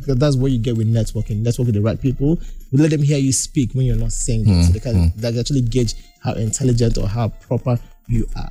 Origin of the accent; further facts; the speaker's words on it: Aba, Abia, Nigeria; I keep saying this about where I come from. I grew up in Aba